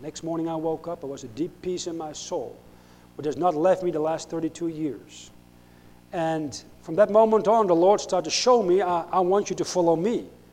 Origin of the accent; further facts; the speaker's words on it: North Holland, Netherlands; I got saved about 32 years ago in Holland. I grew up near Amsterdam, Dutch Reformed, heard the Ten Commandments on Sunday.